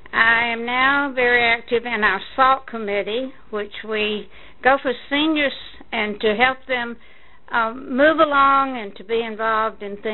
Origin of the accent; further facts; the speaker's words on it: Atlanta, Georgia, United States; I grew up on the south side of Atlanta, and then moved into the North Lake area